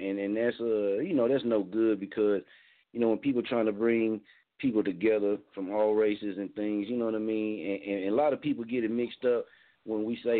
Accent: Muskogee, Oklahoma, United States; Like I tell people, I'm from Muskogee, so we done been in a lot of different situations

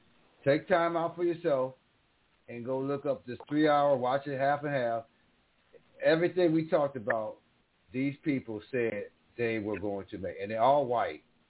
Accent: New York, United States; I'm from New York State. That's a fucking fallacy.

